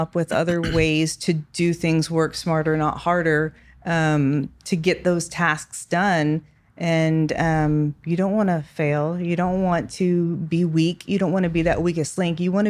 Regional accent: San Antonio, Texas, United States; I am from San Antonio, Texas. I'm a firefighter there.

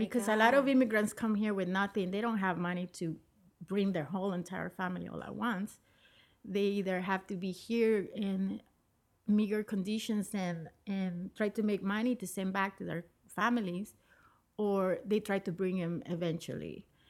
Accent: Nicaragua; now in United States; So I came from Nicaragua as a refugee.

